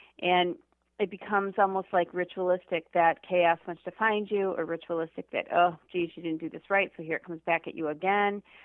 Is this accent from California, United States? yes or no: no; Michigan, United States; I can't even say the words because I'm from Michigan